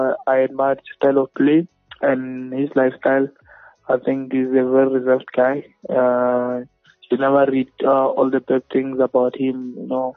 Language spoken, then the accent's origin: English; Limpopo, South Africa; Yeah, he's been there for me because we're from Limpopo.